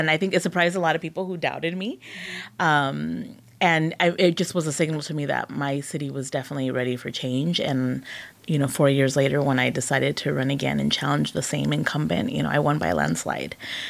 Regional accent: Escondido, California, United States; also born or lived in Orange County; So I was born in Orange County, but I've been in Escondido since I was 4 years old. So I consider this my hometown because it's pretty much most of my life.

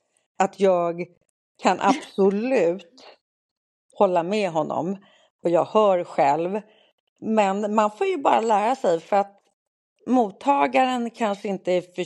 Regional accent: Sweden; Men jag är väldigt glad för att jag gick på hälsokosten hemma i Sverige.

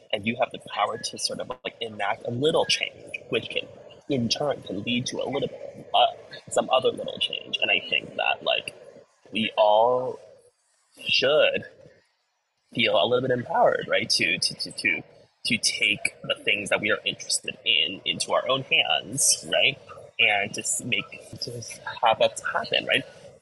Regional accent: Hong Kong; I grew up in Hong Kong, and Cantonese pop was a huge part of my life

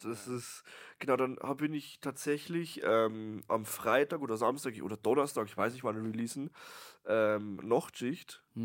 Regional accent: Bavaria, Germany; accent: Lower Bavarian

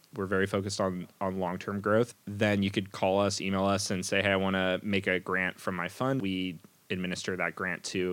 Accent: Portland, United States; born there; So I was born in Portland here.

